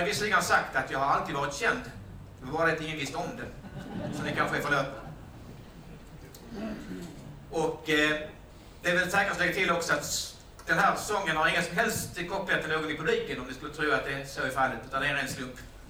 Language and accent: Swedish; Lund, Skåne, Sweden; Om man som jag är från Lund är det vanligt att antingen åka ut till Lomma